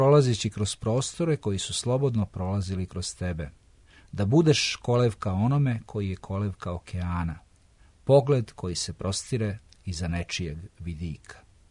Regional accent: Šabac, Mačva District, Serbia; ja sam recimo kao klinac svirao u Šapcu u bendu koji se zvao … svirali smo kao predgrupa

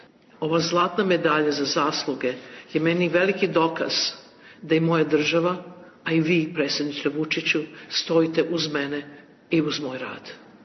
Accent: Belgrade, Serbia; born there; Ja sam rođena u Beogradu, završila studiju u Beogradu i počela moj umetnički rad i performanse prve u Beogradu.

